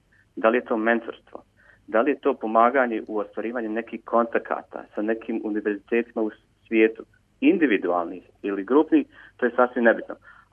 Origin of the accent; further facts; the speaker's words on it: Sarajevo, Federation of Bosnia and Herzegovina, Bosnia & Herzegovina; now in Brisbane, Australia; moje putovanje u Australiji je počelo 2005. godine kad sam došao iz Sarajeva.